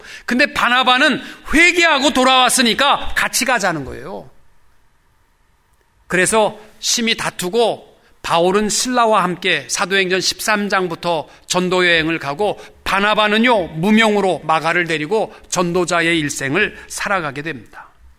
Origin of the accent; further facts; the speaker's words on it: South Korea; 우리 한국 사람들은 만나게 되면 제일 먼저 묻는 게 몇 살이야?